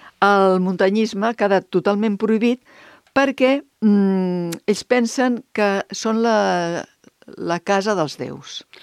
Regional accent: Barcelona, Catalonia, Spain; jo sóc de Barcelona, a mi em passava amb el Tibidabo. Jo vivia al barri Sant Gervasi, que veies el Tibidabo allà mateix.

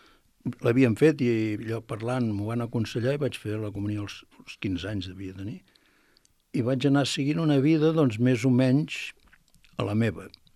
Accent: Sabadell, Catalonia, Spain; born there; jo vaig néixer a Sabadell, d'una família molt humil, el pare fuster, la mare treballant en una fàbrica

